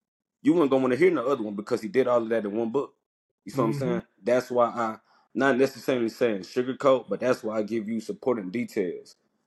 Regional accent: Houston, Texas, United States; born there; also born or lived in Richmond; Me and my brother and my sister and them, we're originally from Houston. That's where we was born. We stayed there from when we was kids to about like 4 or 5 years old.

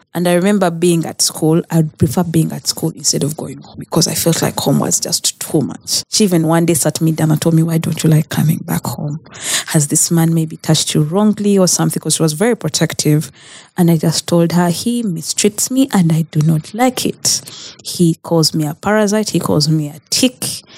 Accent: Kampala, Central Region, Uganda; growing up in Kampala, you think village life is bad.

